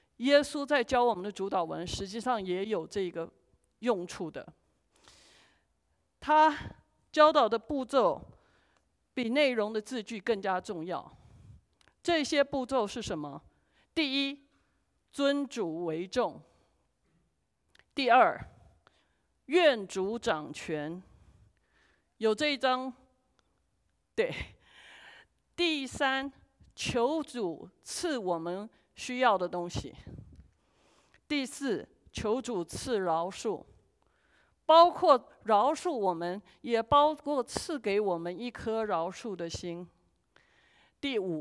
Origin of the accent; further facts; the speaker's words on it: China; 我觉得我们中国人有一个好学守规矩的精神